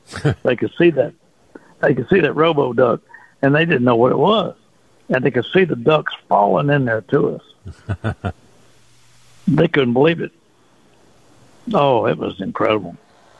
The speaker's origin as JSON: {"language": "English", "town": "Port Arthur", "region": "Texas", "country": "United States", "tie": "born or raised there", "said": "Well, you know, growing up in Port Arthur, I mean, I hunted Sabine Pass, the Sea Rim Marsh."}